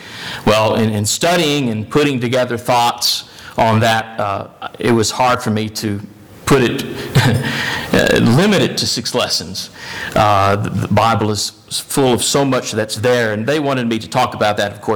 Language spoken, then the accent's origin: English; Arkansas, United States; now in Kentucky, United States; Even though I was born and raised in Arkansas, Kentucky is my adopted home state.